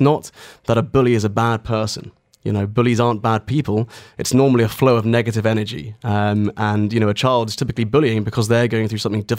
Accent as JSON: {"language": "English", "town": "Aldershot", "region": "South East England", "country": "United Kingdom", "tie": "born or raised there", "said": "I grew up in Aldershot. My family was a military family"}